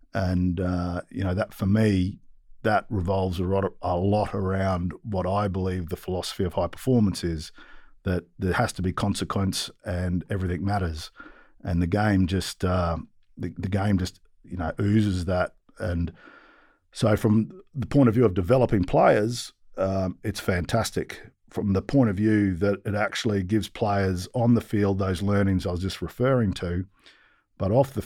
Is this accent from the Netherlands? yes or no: no; Australia; also born or lived in New Zealand; because being an Australian working in New Zealand rugby isn't always easy. But that taught me a lot as well. And from there, I was back home to Australia